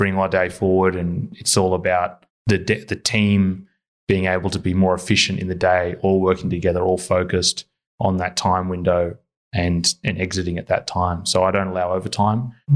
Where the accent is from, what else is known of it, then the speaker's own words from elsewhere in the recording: Sydney, New South Wales, Australia; now in Newcastle, Australia; So I'm not from Newcastle, Sydney originally.